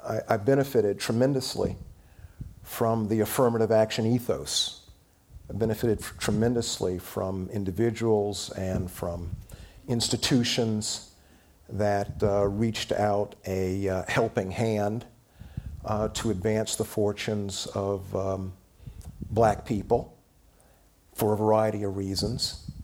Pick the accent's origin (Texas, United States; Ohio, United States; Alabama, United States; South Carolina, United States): South Carolina, United States; Columbia; I'm from the Deep South. I'm from Columbia, South Carolina. And I was born in 1954.